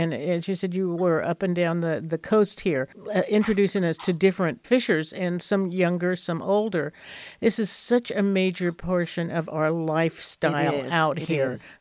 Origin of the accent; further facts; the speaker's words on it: California, United States; You know, I grew up in the Bay Area, and as I was growing up, the bay waters in the San Francisco Bay were very dirty.